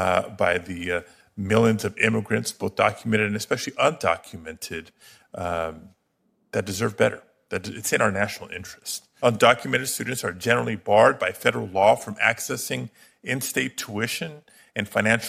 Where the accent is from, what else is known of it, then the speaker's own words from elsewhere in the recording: California, United States; followed soon after by my home state of California